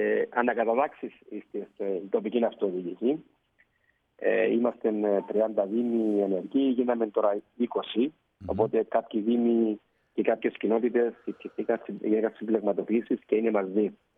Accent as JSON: {"language": "Greek", "country": "Cyprus", "said": "Δεν μπορούμε να πούμε ότι εμείς οι Κύπρος είμαστε ο ασφαλός του κόσμου."}